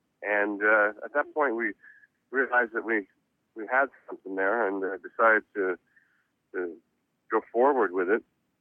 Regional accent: Reading, Pennsylvania, United States; born there; You know, I was born in Reading, Pennsylvania

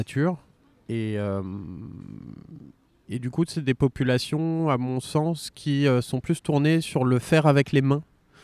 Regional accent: Lebanon; moved away as an adult; Moi, je suis arrivé du Liban en 2004-2005 pour finir mes études.

